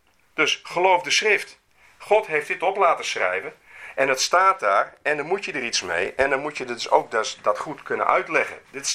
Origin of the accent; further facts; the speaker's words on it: Netherlands; Nou, ik woon in Nederland, ik ben een Nederlander.